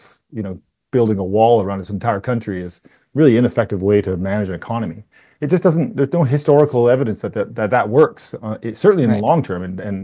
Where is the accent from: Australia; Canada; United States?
Canada; I'm very Canadian. We've backpacked in Europe. And if you're Canadian, when you're traveling, you're proudly Canadian.